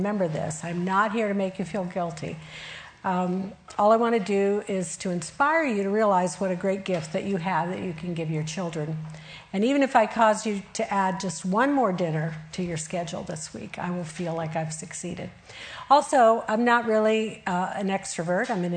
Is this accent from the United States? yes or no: no; Brazil; So I grew up in Brazil, and help was easy to get, inexpensive.